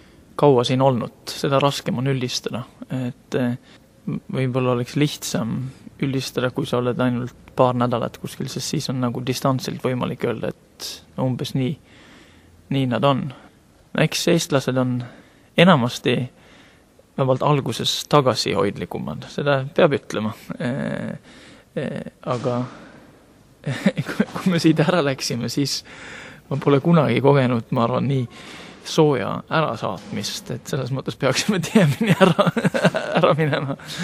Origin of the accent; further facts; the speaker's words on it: Western Norway, Norway; Estonian is a second language; ma olen Lääne-Norrast pärit ja viimased aastad Norras, kus ma olen Norras elanud, siis ma olen Ida-Norras elanud